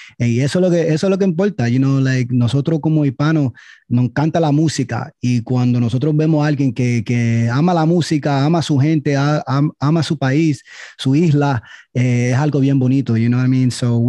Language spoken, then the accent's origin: English; Allentown, Pennsylvania, United States; talking to the kids about my life growing up in Allentown, the struggles, you know, my parents coming here for a better life